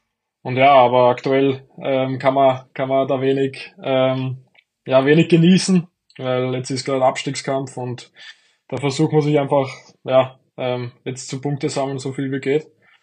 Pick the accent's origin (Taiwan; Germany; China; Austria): Austria; St. Georgen, Burgenland; wir haben immer im Dorf, wo ich herkomme, St. Georgen, da war da oft der Faschingsumzug